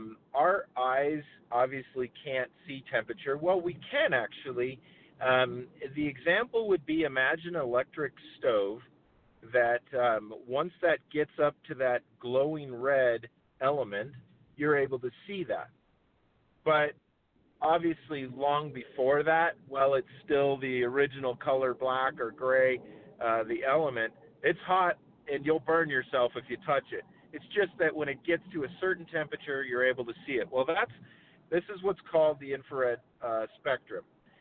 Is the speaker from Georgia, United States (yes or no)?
no; California, United States; obviously, I'm from Southern California, but I have a large company that brings me out to Montana to do surveys.